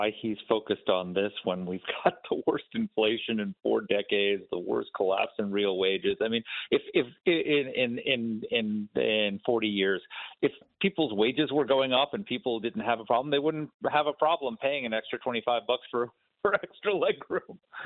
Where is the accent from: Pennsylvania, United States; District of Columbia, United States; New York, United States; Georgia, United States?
New York, United States; New York City; Well, I'm a New Yorker. I grew up in New York City.